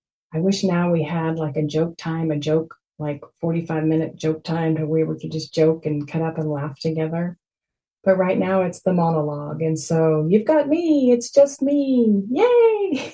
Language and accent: English; Texas, United States; I was born to a farmer and his wife. I'm from Texas.